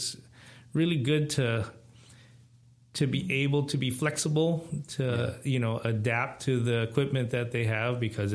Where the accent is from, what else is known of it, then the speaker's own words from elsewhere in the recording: Honolulu, Hawaii, United States; moved away as an adult; I was born and raised on Oahu in Honolulu till I was 18, and I went off to college.